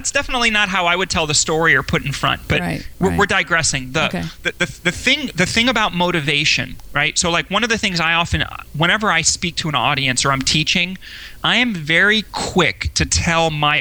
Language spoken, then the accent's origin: English; Los Angeles, California, United States; also born or lived in Europe; I grew up all around the world. I grew up in Europe as a kid for the first 10 years, and then went to West LA, California.